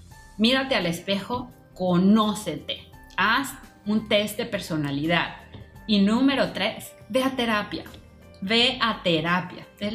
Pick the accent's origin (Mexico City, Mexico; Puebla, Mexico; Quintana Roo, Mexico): Quintana Roo, Mexico; Cancún; also born or lived in Chiapas; Yo crecí en la playa, crecí en Cancún, crecí luego en Chiapas, en los árboles.